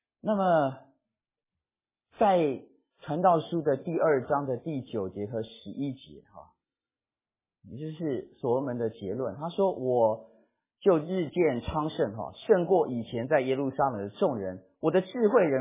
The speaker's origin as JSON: {"language": "Chinese", "country": "China", "said": "可是对我们中国人来讲，我们一点都没有问题，因为我们中国人讲中庸之道"}